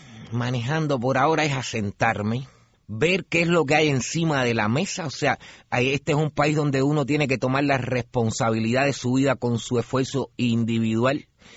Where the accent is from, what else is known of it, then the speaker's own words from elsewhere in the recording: Cuba; pero como cubanos, todos con el mismo anhelo de libertad para nuestra patria